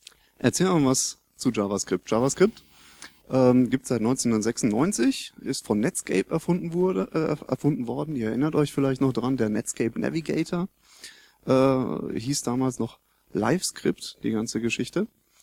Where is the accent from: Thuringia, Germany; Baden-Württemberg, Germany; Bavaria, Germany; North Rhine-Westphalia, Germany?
Baden-Württemberg, Germany; Mannheim; Ich komme aus dem Raum Zeitlabor in Mannheim.